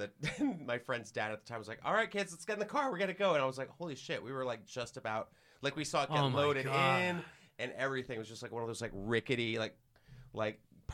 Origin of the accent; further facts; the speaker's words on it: Texas, United States; So I was about 12 years old, and I grew up in Texas.